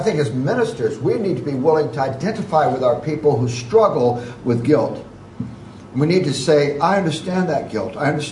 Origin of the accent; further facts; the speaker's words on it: United States; I'm an American.